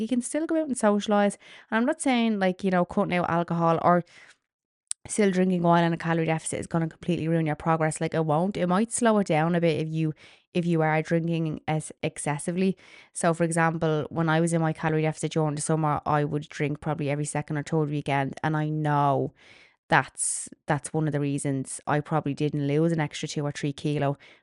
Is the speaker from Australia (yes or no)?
no; Ireland; this weekend in particular is obviously based around being Irish and me being Irish